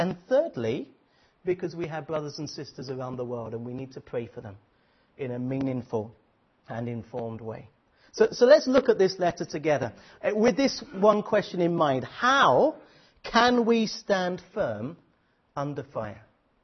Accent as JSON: {"language": "English", "region": "England", "country": "United Kingdom", "said": "I can say that I'm English, so it's okay."}